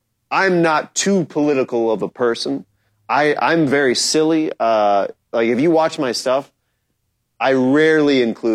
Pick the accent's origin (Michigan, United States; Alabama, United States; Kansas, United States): Kansas, United States; now in California, United States; Now, I'm from Kansas. Had I voted in Kansas, or maybe if I live somewhere else